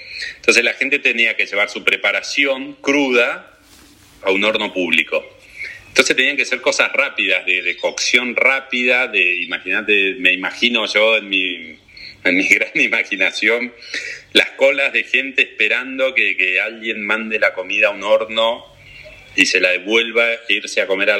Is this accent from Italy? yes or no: yes; Italy; Yo soy italiano y es el día de hoy que tengo la bendición de poder ir todos los años a Italia y me siento uno más.